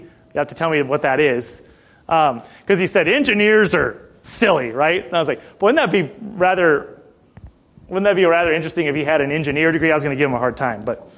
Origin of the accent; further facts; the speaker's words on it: Ireland; I'm Irish. I was born to be confrontational.